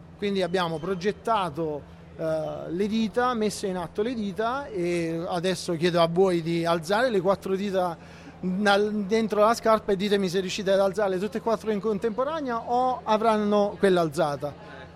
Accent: United States; Italian is a second language; parlo negli Stati Uniti perché sono statunitense, quindi vengo dall'altro capo del mondo

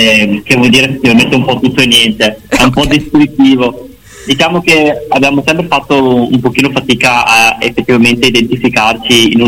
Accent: Vicenza, Veneto, Italy; noi veniamo dall'underground di Vicenza.

